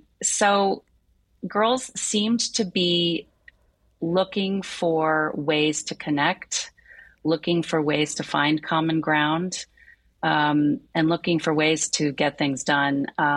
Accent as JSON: {"language": "English", "region": "California", "country": "United States", "tie": "born or raised there", "said": "I grew up in California. I did not know about the program, but it's a robust program."}